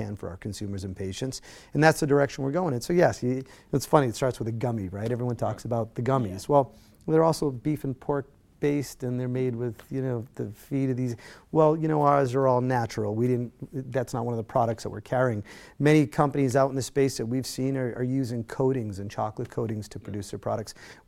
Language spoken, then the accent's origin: English; Worcester, Massachusetts, United States; We did this because, well, I'm based in Worcester, and I'm from Worcester, the Worcester area.